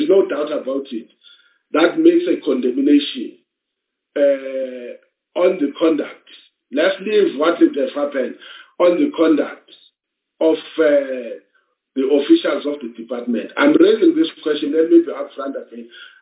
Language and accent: English; South Africa; Then it means I'm failing first on my duty as a South African citizen